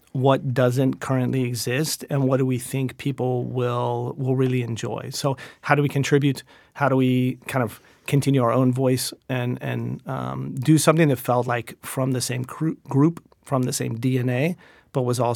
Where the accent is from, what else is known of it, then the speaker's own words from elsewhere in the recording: North Carolina, United States; growing up in North Carolina, my grandparents were in the restaurant business.